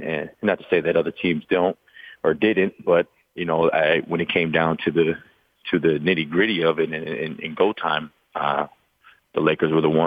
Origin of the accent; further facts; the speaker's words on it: Wisconsin, United States; this is home for me. I'm from Wisconsin. I'm currently in Wisconsin. I built my house in Madison. I went to school at Marquette. My family's from Milwaukee.